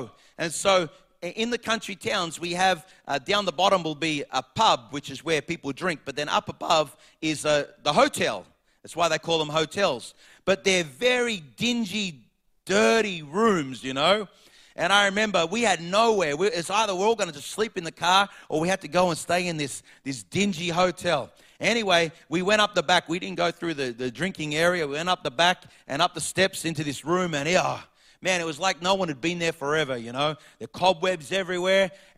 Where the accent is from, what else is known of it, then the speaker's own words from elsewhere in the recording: Australia; See, I'm sad to say, as an Aussie, there's no room for Jesus anymore.